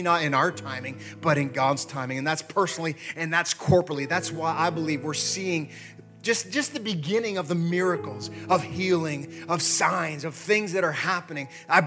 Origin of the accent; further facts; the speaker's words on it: Canada; Listen, as a Canadian, I'm looking at the United States right now